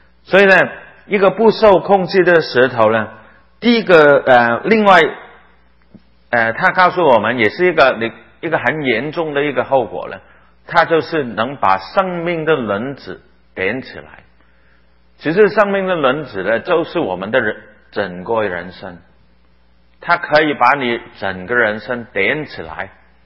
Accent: Hong Kong; 我们香港人叫他大花童啊

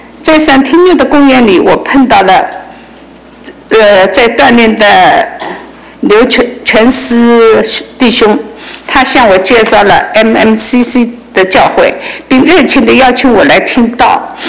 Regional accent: Wuxi, Jiangsu, China; 我来自中国江苏无锡，在我青少年时，还在念高中的时候，中国开始了文化大革命

